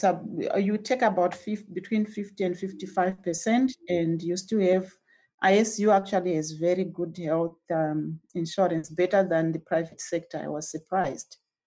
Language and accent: English; Zimbabwe; born there; I was born in Zimbabwe, in Africa.